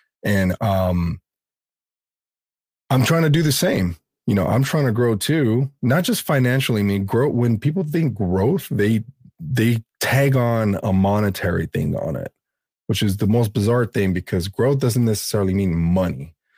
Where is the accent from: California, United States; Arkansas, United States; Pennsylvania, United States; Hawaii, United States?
California, United States; City Terrace; I mean, I had a choice growing up in City Terrace too, you know, and, you know, doing a little bit of residency in South Central with my mom's old boyfriend.